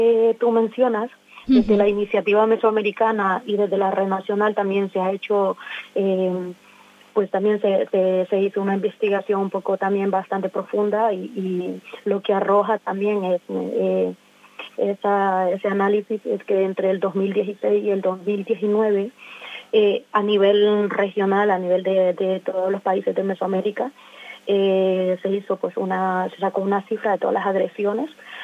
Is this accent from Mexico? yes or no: no; Honduras; Caravanas y caravanas de mi pueblo huyendo. Mi pueblo está caminando por vivir, huyendo de todo lo que está viviendo en Honduras.